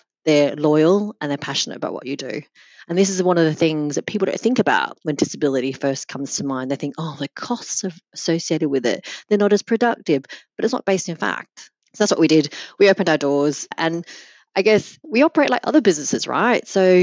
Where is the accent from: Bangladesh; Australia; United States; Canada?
Australia; I come from Australia.